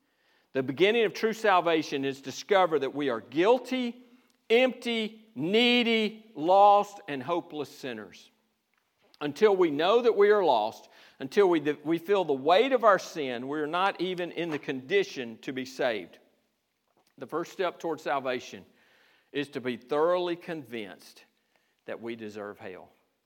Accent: Georgia, United States; If you haven't sensed it, I'm from Georgia. And hail and hell are the same thing.

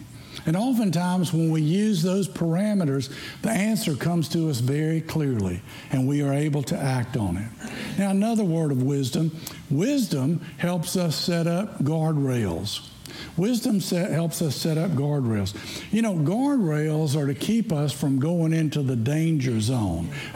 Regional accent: Tennessee, United States; also born or lived in Bowling Green, Kentucky; well, you can tell by my Wisconsin accent that I grew up in Tennessee. But I did spend some time in Kentucky. When I was a kid, we lived in Bowling Green for 4 years.

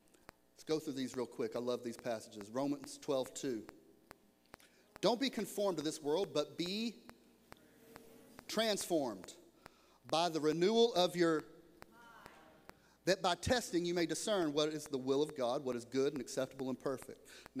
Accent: Texas, United States; See, kindred spirits, we're both from Texas. We get it. We drive the same.

